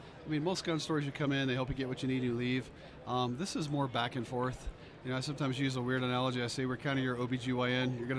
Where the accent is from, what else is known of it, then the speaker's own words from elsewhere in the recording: North Carolina, United States; also born or lived in Alabama / Georgia; I grew up in the Southeast. Okay. Yeah, so I was born in Alabama, then Georgia, then mostly North Carolina.